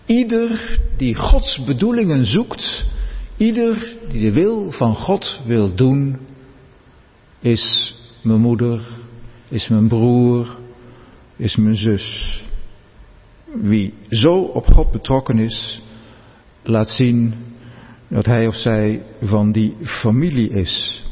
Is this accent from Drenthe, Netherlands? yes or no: no; Gelderland, Netherlands; Ik kom zelf uit de Gelderse Achterhoek, waar je vaak drie generatiegezinnen had van grootouders, ouders, kinderen die bij elkaar op een boerderij woonden.